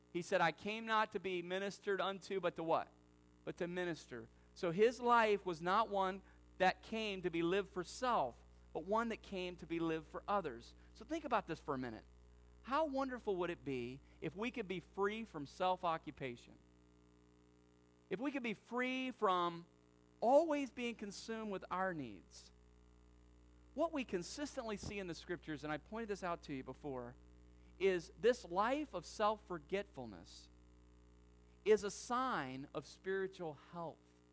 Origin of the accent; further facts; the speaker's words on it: the South, United States; Now, I grew up in the South, as I've told you before